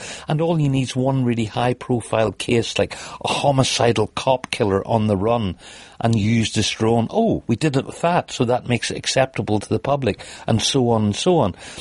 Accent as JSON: {"language": "English", "country": "Ireland", "said": "But I'm Irish as well, and the Irish are really behind us"}